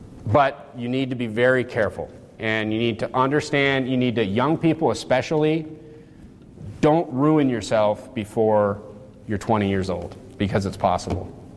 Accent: United States; growing up in the United States

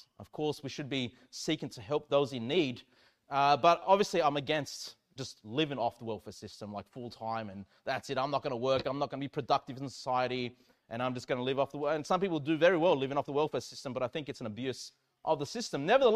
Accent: Australia; As Australian, people don't think that's the holy people of God, right?

